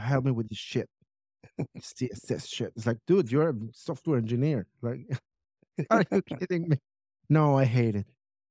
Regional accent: Argentina; English is a second language; moved away as an adult; also born or lived in Israel; now in New York, United States; That I'm from Argentina. Uh-huh. Yeah. I born in Argentina. Then I moved to Israel when I was 20. And then I moved to New York when I was 40.

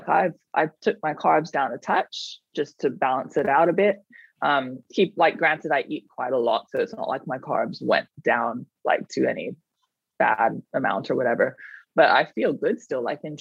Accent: Thailand; moved away as an adult; But I grew up in Thailand. So I was born there and I grew up there and I was there until I was 18.

